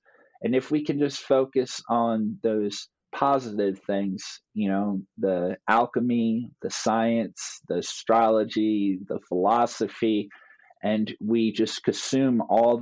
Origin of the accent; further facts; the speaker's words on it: New Jersey, United States; I grew up here in South New Jersey. When I was around 17 years old, I got heavily involved with the church, believe it or not.